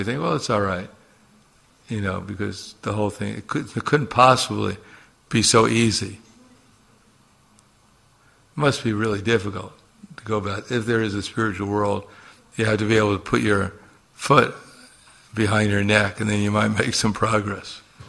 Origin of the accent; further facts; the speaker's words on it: Slovenia; You know, we're from Slovenia, and, you know, we're on the top of the universe